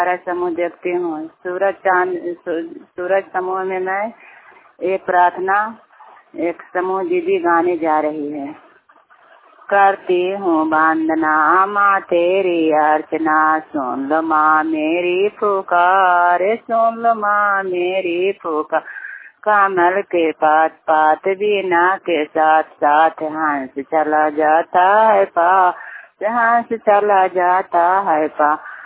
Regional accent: Harnaut, Bihar, India; मैं नालंदा जिला के रहने वाले हूँ, हरनाथ प्रखंड चोराडी पंचायत

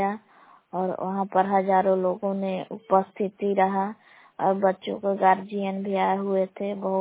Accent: Belan, Bihar, India; ग्राम बेलान जिला कैमूर भभुआ की निवासी हूँ।

